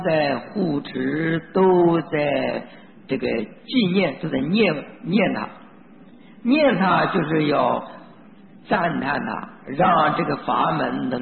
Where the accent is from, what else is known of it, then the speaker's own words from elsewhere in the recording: China; 我们中国人的习惯呢都是喜欢简单